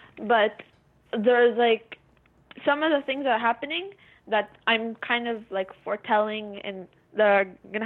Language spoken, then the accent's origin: English; Montreal, Quebec, Canada; I'm from Montreal, in Quebec, Canada.